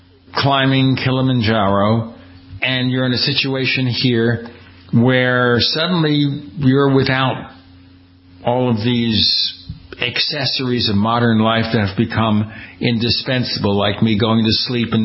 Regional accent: Brooklyn, New York, United States; I grew up in Brooklyn, New York.

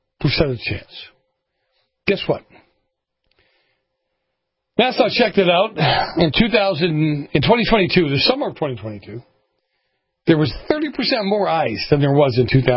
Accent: Boston, Massachusetts, United States; Because, you know, I grew up in Boston. You guys all know that.

